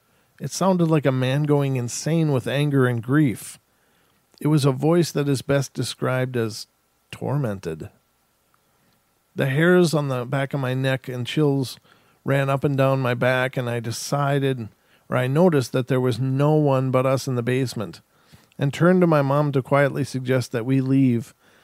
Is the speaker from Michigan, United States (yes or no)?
no; Minnesota, United States; I'm from Minnesota.